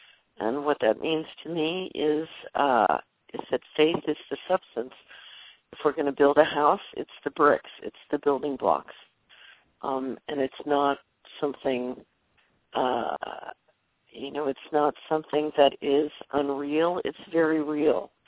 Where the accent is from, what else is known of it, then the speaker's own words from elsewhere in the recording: Philadelphia, Pennsylvania, United States; also born or lived in New York; You can tell I grew up in Philadelphia and lived in New York.